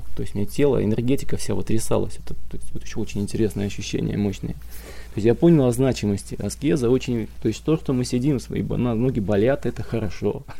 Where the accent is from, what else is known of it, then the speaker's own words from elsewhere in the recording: Engels, Saratov Oblast, Russia; я из Саратова, Энгельса. Там в Энгельсе живу, в Саратове и в Энгельсе преподаю.